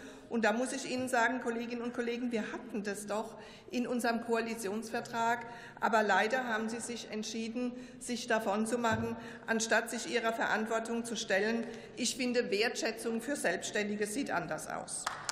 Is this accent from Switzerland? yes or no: no; Rhineland-Palatinate, Germany; Ja, übrigens in Rheinland-Pfalz, da wo ich herkomme, da gibt es eine erfolgreiche Ampelregierung seit vielen Jahren.